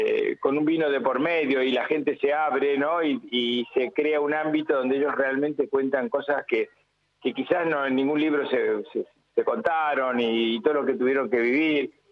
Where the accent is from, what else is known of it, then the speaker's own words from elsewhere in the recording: Argentina; nosotros mismos como argentinos